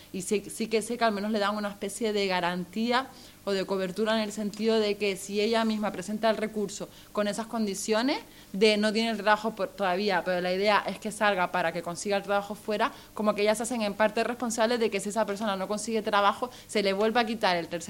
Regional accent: Canary Islands, Spain; específicas de la comunidad canaria, por el tema este de que somos africanas realmente

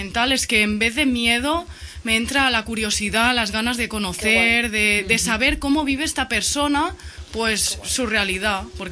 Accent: Barcelona, Catalonia, Spain; Bueno, yo soy de aquí, de Barcelona.

